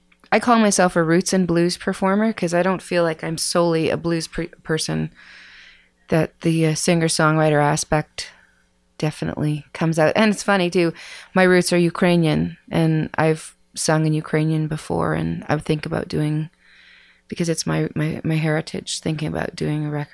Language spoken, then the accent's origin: English; Saskatoon, Saskatchewan, Canada; moved away as an adult; Well, originally, I am from Saskatoon, Saskatchewan, and left there when I was 21.